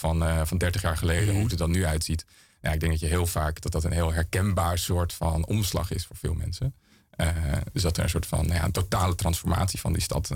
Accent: Amsterdam, North Holland, Netherlands; ik denk voor iedereen die hier al meerdere jaren woont, of in mijn geval meerdere decennia

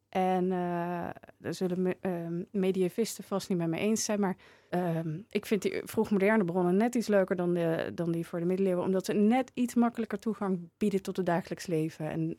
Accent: North Brabant, Netherlands; accent: Brabantian; Het kan ook mijn Brabants accent.

